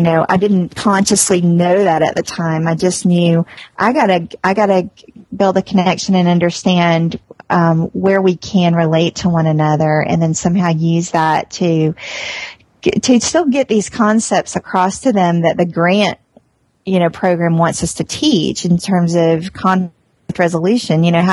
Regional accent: Atlanta, Georgia, United States; So, you know, I'm from the South, so I grew up in Atlanta. And I come from a long line of animated storytellers.

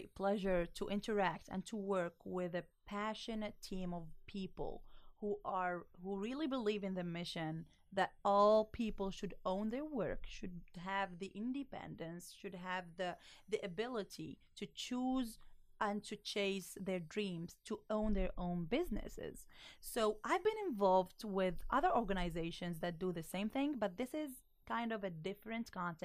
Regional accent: Morocco; now in United States; Everyone that I meet, especially here in the US, people are like, where are you from? And when I say Morocco, people are like, oh my God, I like the food.

